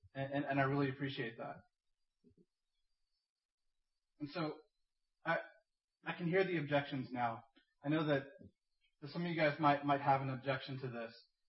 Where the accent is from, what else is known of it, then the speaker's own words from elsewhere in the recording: India; from my experience as an Indian, this is very much a cultural tendency.